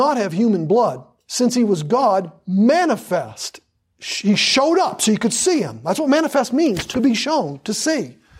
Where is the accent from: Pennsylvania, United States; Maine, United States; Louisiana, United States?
Maine, United States; I'm from Maine. I know those little tidbits.